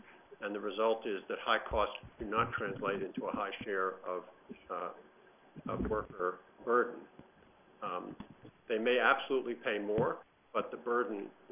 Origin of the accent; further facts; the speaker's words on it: Massachusetts, United States; I'm from Massachusetts, and as I look at where Massachusetts stands on this